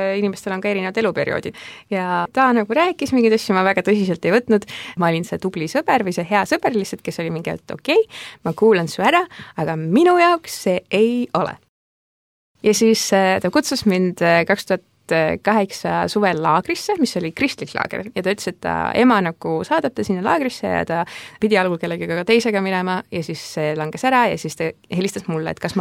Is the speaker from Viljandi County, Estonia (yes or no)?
no; Kadrina, Lääne-Viru County, Estonia; ma olen pärit Kadrinast, mis on väike kohake Rakvere kandis lähedal ja käisin Kadrina koolis